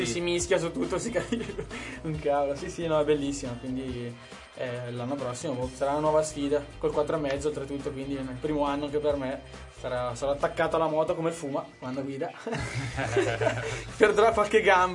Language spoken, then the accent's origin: Italian; Calabria, Italy; Anche se sono calabrese non andrò di sicuro.